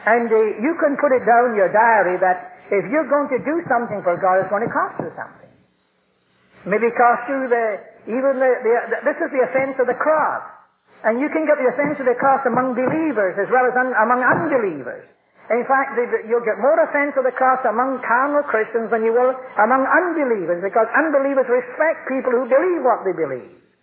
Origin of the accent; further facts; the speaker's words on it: Scotland, United Kingdom; And I'm a Scotsman